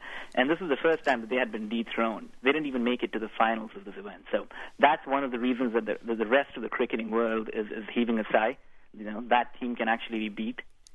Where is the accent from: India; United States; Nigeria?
India; I'm a big fan of the Indian cricket team because I'm Indian.